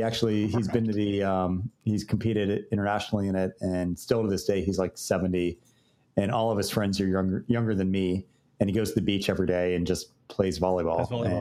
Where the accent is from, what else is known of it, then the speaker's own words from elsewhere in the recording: Florida, United States; also born or lived in Virginia; No, I grew up in Florida, actually.